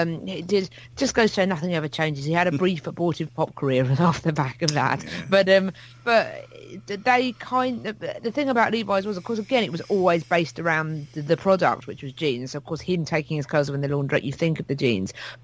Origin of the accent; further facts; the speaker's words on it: Hastings, South East England, United Kingdom; I am almost expert level on the Battle of Hastings because I am from Hastings